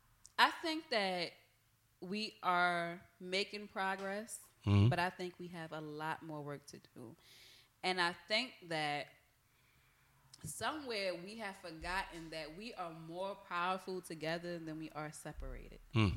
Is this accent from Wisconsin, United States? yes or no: no; Bronx, New York, United States; I know what it looks like. I'm from the Bronx.